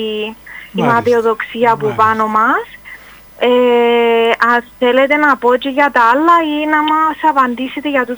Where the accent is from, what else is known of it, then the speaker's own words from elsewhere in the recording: Nicosia, Nicosia District, Cyprus; από Λευκοσία.